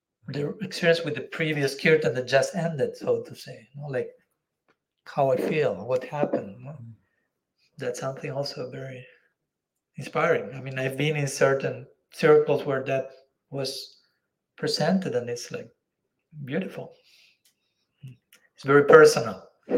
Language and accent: English; Argentina; first language Spanish; English is a second language; I'm from Argentina, as you know, so my native language is native tongue, is Spanish.